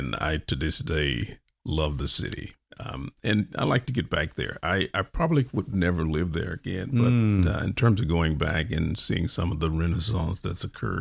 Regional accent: Arkansas, United States; No, I grew up in Arkansas. I'm an Arkansas boy.

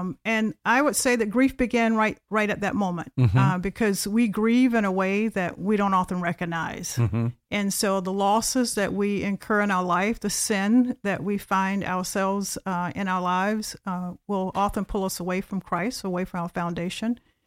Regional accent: Melbourne, Florida, United States; I grew up in a small town called Melbourne, Florida. It's just an hour and 10 minutes east of here.

